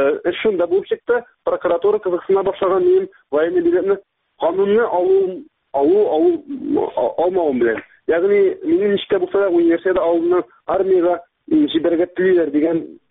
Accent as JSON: {"language": "Tatar", "town": "Nurlat", "region": "Tatarstan", "country": "Russia", "tie": "born or raised there", "said": "Ул мәхкәмә утырышы Нурлатта булды. Үземнең туган җиремдә."}